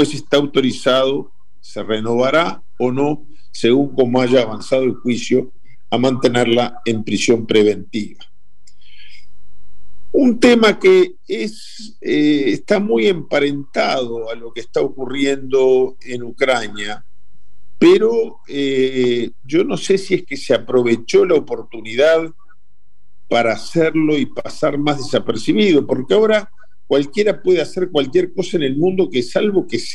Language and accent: Spanish; Uruguay; como buen uruguayo, nosotros nos apegamos siempre al imperio del derecho internacional